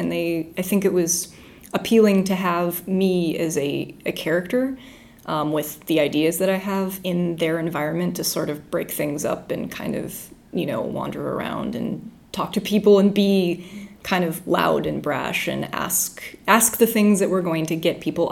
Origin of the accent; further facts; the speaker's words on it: Las Vegas, Nevada, United States; I'm from Las Vegas, Nevada, and I am a kinetic artist who builds robots